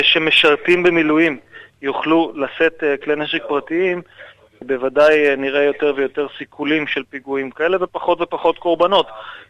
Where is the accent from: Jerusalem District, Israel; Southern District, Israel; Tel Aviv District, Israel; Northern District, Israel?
Southern District, Israel; Beersheba; born there; נולדתי בבאר שבע, כשהגעתי לגיל 18 התגייסתי כמו כולנו